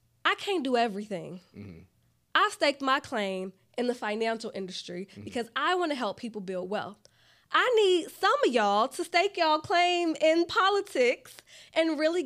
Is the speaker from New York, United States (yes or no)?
no; Chicago, Illinois, United States; I'm not a canceler. I'm from Chicago.